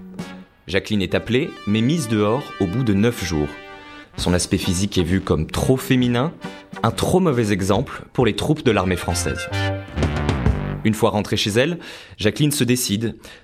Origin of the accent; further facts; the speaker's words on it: France; Dans cet épisode, je vais vous parler d'une pionnière, chez nous, en France